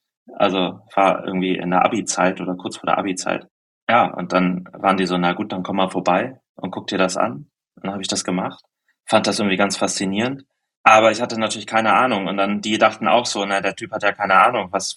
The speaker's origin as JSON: {"language": "German", "country": "Germany", "said": "ich komme aus der Nähe von Hamburg"}